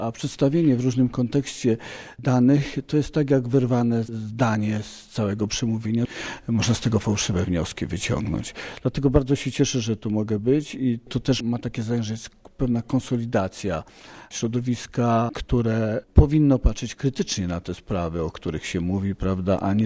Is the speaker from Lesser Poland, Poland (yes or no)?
yes; Kraków, Lesser Poland, Poland; jestem lekarzem ginekologiem z Krakowa.